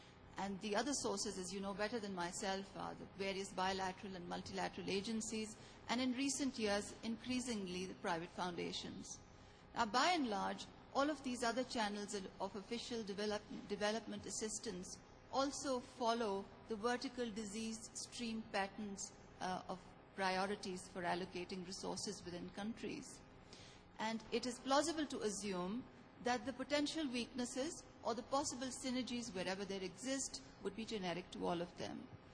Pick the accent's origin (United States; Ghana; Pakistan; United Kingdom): Pakistan; from Pakistan, and I'd like to join the other commenters in commending this excellent panel.